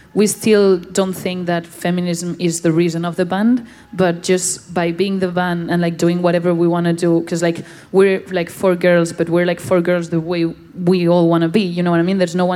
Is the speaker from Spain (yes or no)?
yes; Madrid, Community of Madrid, Spain; we are four girls from Spain, like from Madrid, not even from Barcelona, we're from Madrid.